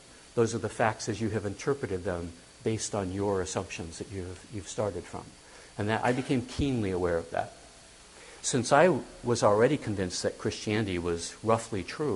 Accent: Staten Island, New York, United States; I came from Staten.

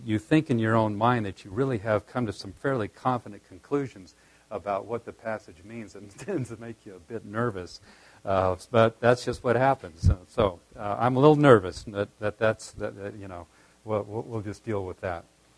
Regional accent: California, United States; I'm from Southern California

